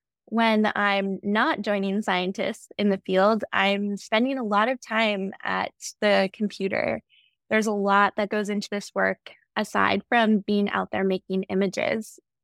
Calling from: Ottawa, Ontario, Canada; I'm calling in from Ottawa, Ontario.

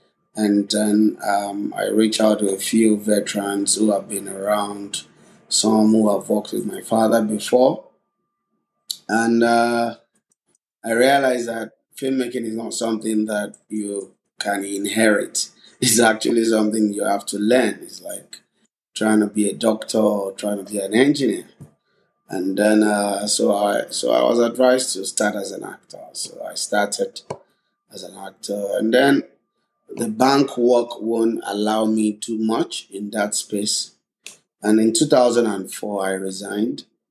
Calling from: Lagos, Nigeria; Well, I'm speaking from Lagos, Nigeria.

